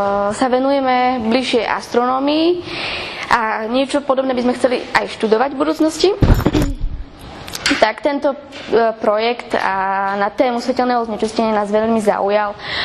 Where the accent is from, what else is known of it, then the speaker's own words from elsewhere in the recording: Poprad, Prešov Region, Slovakia; som z Popradu a navštevujem posledný ročník gymnázia Kukučinova v Poprade.